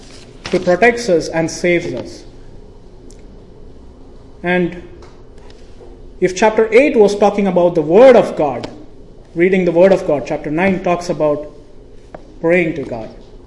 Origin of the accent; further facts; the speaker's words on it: Parur, Kerala, India; He came to my hometown, and he met my great-grandfather, and my great-grandfather was one of the converts in the church that was established in my hometown back in Parur.